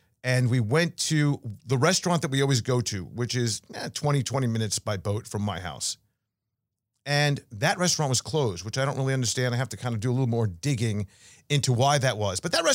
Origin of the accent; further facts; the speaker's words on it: New York, United States; We would go right back to school after Memorial Day when I grew up in New York.